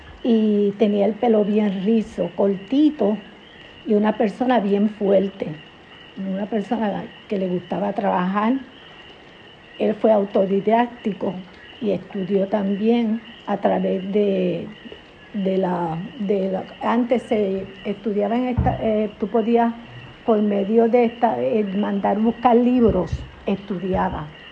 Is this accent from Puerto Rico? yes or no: yes; Cabo Rojo, Puerto Rico; born there; Nací en Cabo Rojo, Puerto Rico.